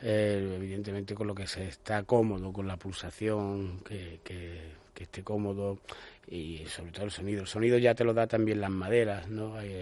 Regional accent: Estepona, Andalusia, Spain; en aquel momento en la Casa de la Cultura de Estepona, de mi pueblo, pues la edad mínima para empezar los cursos de guitarra era 8 años

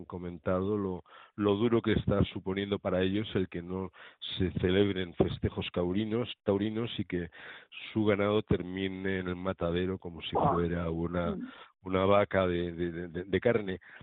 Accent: Castile and León, Spain; Yo, que mi procedencia es el mundo rural, soy castellano viejo, toda mi familia viene de Castilla la Vieja, que he trillado desde pequeño y he visto lo duro que es el trabajar en el campo

